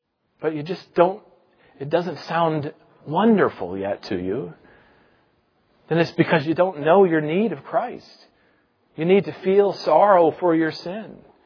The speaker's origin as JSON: {"language": "English", "region": "Indiana", "country": "United States", "tie": "born or raised there", "said": "I grew up swimming in the Tippecanoe River in Indiana, half an hour, 45 minutes north of Lafayette, Indiana."}